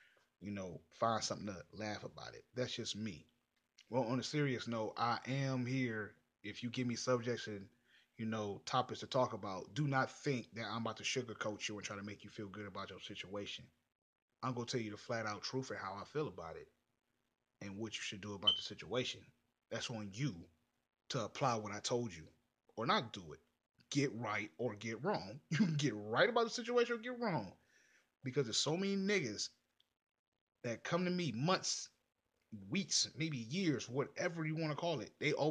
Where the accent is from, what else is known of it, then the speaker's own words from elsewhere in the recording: Cleveland, Ohio, United States; I'm 30 years old, born and raised in Cleveland, Ohio